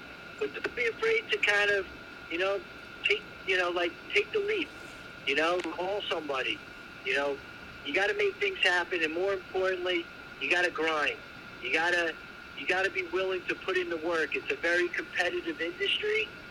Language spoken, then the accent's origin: English; New York, United States; obviously I'm a little jaded being a New Yorker